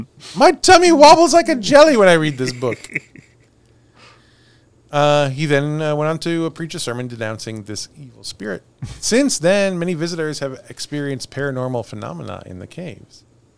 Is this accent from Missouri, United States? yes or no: yes; Villa Ridge, Missouri, United States; I grew up in Villa Ridge, which is 5 miles from Catawissa.